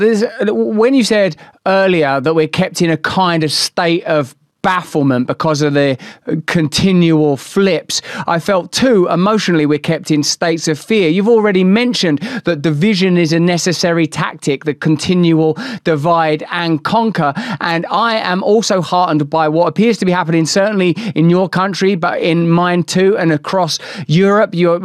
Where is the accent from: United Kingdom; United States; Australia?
United Kingdom; England; 20 years ago, as an English person, if I'd criticized America